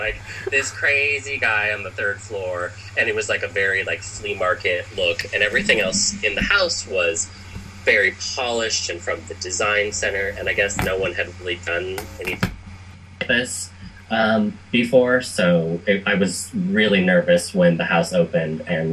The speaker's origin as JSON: {"language": "English", "town": "Los Angeles", "region": "California", "country": "United States", "tie": "born or raised there", "also_born_or_lived": "New York", "lives_now": "San Francisco, United States", "said": "I moved from New York to San Francisco probably a little bit over 5 years ago, and I grew up in Los Angeles"}